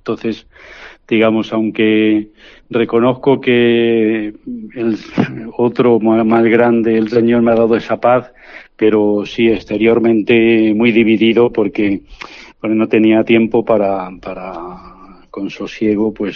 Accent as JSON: {"language": "Spanish", "town": "Ávila", "region": "Castile and León", "country": "Spain", "lives_now": "Plasencia, Spain", "said": "yo soy de Ávila Sur, de la sería como la continuación de la Vera, ¿no? La continuación de la Vera hacia Madrid."}